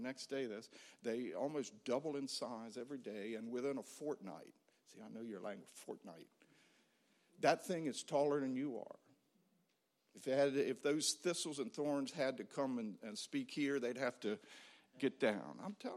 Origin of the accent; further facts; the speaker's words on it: North Carolina, United States; I come from the Outer Banks of North Carolina, on the coast of North Carolina, where I love the seasons